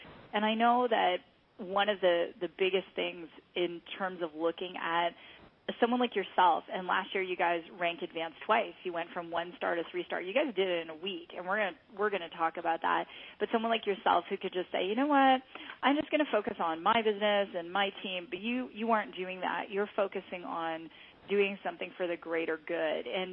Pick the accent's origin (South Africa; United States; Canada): Canada; Ontario; So this person that I'm about to bring out, he's from my home province, Ontario.